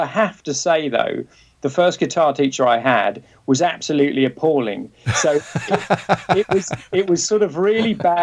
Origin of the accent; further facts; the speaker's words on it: London, United Kingdom; now in United States; Originally from London, actually. And we've been sort of transplanted in the US now since 1996 when I first came out here with a band. And then we went back to London for 2 years